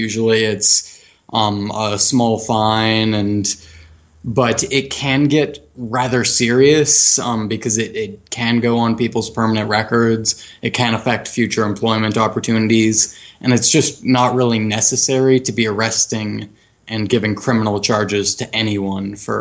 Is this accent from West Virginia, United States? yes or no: no; Arizona, United States; I grew up in Arizona, actually, and Arizona has some very regressive laws.